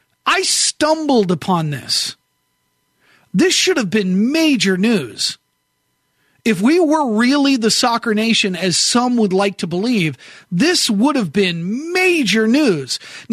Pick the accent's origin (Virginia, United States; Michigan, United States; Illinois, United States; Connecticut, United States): Illinois, United States; Chicago; I'm from Chicago, you're from Missouri, you're from Texas, you're from whoever.